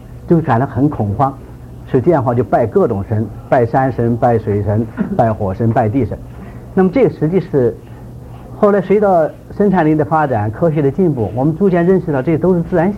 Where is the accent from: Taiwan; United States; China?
China; 反正我是从小在大陆长大，所以受了很多无神论的教育。